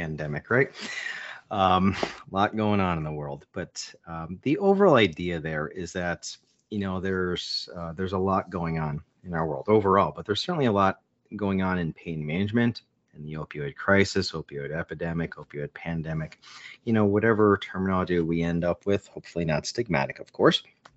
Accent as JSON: {"language": "English", "region": "West Virginia", "country": "United States", "said": "I'm from Wild and Wonderful West Virginia."}